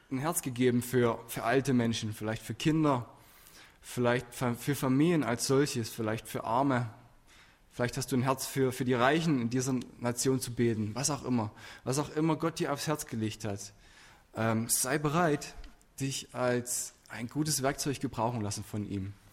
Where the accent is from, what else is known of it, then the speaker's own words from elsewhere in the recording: Wernesgrün, Saxony, Germany; now in Dortmund, Germany; wir wohnen ein Stück seit einer Weile in Dortmund. Und ich wollte nie aus meinem kleinen Dorf weg. Ich komme aus Wernesgrün, das berühmt ist für sein Bier.